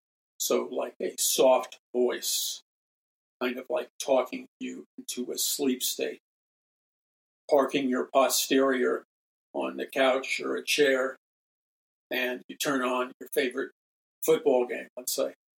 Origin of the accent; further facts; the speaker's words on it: Ireland; I apologize, being Irish, I should be able to pronounce this player's name.